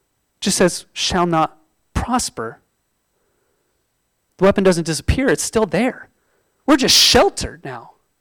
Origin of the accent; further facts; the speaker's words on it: Oregon, United States; Well, I grew up in Oregon and we had storms, okay?